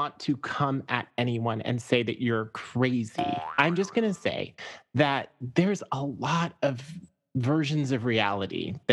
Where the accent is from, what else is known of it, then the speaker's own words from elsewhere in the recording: Zimbabwe; When I was a little kid growing up in Zimbabwe in a, you know, really cute kind of like townhouse suburban neighborhood or whatever.